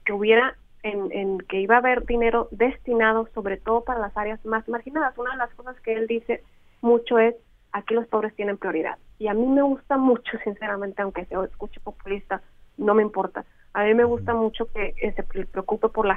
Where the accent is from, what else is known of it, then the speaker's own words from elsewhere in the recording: Mexico; es una zona turística que tenemos nosotros como mexicanos